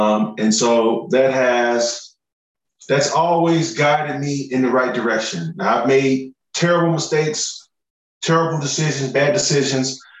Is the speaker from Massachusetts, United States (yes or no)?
no; Chicago, Illinois, United States; been in Chicago basically all my life, you know, born and raised in Chicago.